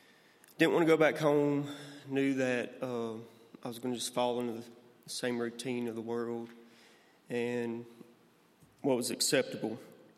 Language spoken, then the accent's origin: English; Irvington, Alabama, United States; So, I grew up in Irvington, Alabama, just 10 minutes north of Bayou LaBattery.